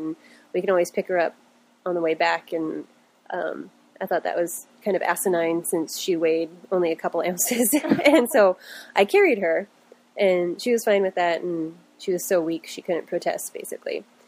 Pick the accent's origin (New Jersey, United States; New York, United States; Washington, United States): Washington, United States; now in American Samoa; I grew up in Washington State, but with the Park Service, I moved around quite a bit throughout the Pacific Northwest and Southwest, and more recently to the South Pacific in American Samoa.